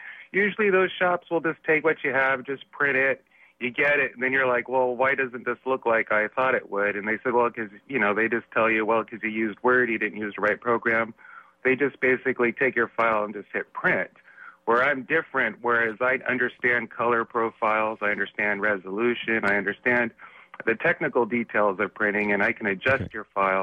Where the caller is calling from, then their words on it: San Francisco, California, United States; I'm calling from San Francisco